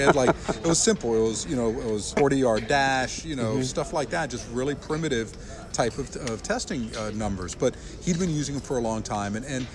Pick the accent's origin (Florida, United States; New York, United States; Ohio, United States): Florida, United States; Miami; now in Gainesville, United States; I live in Gainesville, but I grew up in Miami, and I saw people abandon the Dolphins because they didn't win